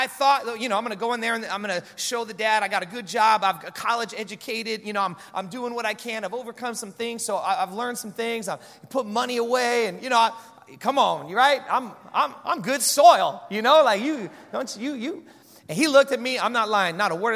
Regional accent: Hayward, California, United States; also born or lived in Bay Area; But I was born in the Bay Area. I was born in Hayward and grew up in the area a little south of there and, just across the Dumbarton Bridge. And so it's good to come back to Northern California

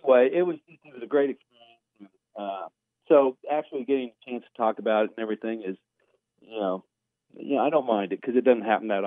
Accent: Kansas, United States; And I was from Kansas.

